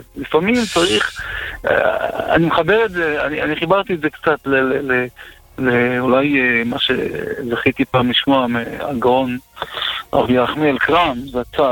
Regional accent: Ashdod, Southern District, Israel; אנחנו גדלנו באשדוד, והוא פה, זה הייתה עיקר הפעילות שלו כאן באשדוד

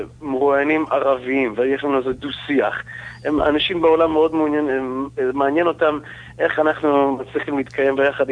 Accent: United States; now in Israel; אני נולדתי בארץ, אבל לצערי, כשהייתי בן 8, ההורים שלי הורידו אותנו לארצות הברית

